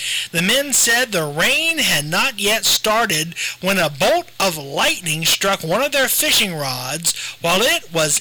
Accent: Waldo, Ohio, United States; Hey, down to my hometown of Waldo, there is a neighborhood supper drive-through dinner

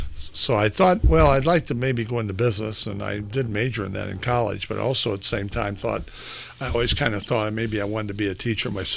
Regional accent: Marion, Ohio, United States; I was born and raised on Lafayette Street between Bradford and Vine Streets. It was a neighborhood

